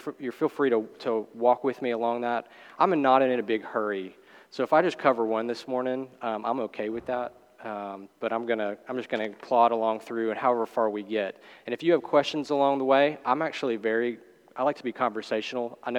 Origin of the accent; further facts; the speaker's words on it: Jackson, Mississippi, United States; So I'm a Mississippi boy. I grew up in Jackson.